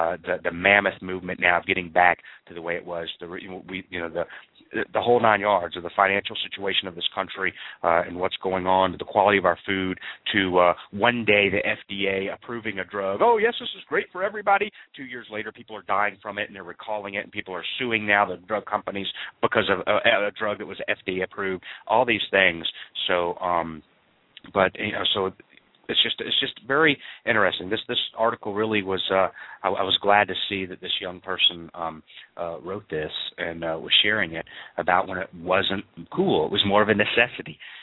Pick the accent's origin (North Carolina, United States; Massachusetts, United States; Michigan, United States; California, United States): California, United States; Sacramento; I grew up in Del Paso Heights, a mixed-race inner city of Sacramento, California